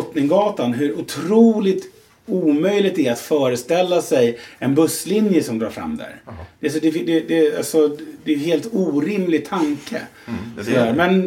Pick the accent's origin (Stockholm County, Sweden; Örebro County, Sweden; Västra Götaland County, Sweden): Stockholm County, Sweden; Stockholm; Jag är ju född och uppvuxen på Mariaberget med så här grandios utsikt över hela stan.